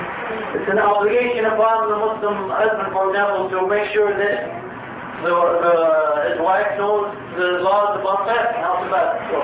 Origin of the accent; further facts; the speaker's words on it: Spain; Is it so important to scholars like probably a famous scholar from my home country, Spain? You'll notice in my lectures I quote lots of scholars from Spain for some reason.